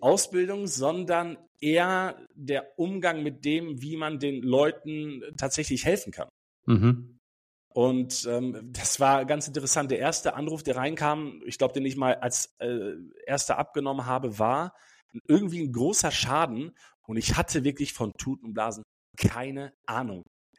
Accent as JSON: {"language": "German", "country": "Germany", "tie": "born there", "said": "Ja, also meine Eltern, die sind selbst in Polen geboren worden. Ich bin hier in Deutschland geboren."}